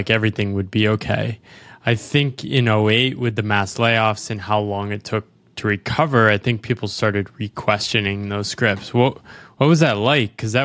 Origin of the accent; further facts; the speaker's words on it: United States; I don't understand rugby at all. I'm an American.